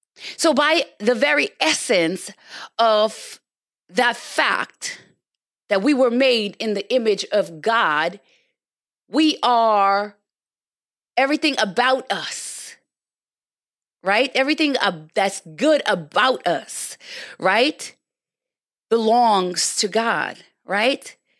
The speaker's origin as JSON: {"language": "English", "country": "Jamaica", "tie": "born or raised there", "said": "growing up in Jamaica, I grew up with my grandfather and my aunt, you know, and my mom lived in the States"}